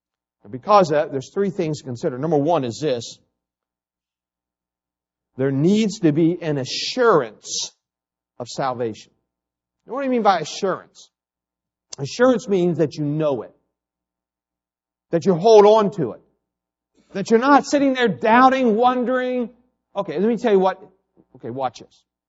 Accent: West Virginia, United States; also born or lived in Ohio; I was raised, guess where I was raised? West Virginia, that's it.

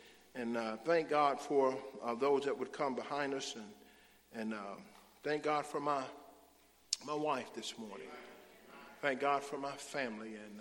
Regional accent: Arkansas, United States; I didn't come from Mississippi. I come from Arkansas. We about a notch that high.

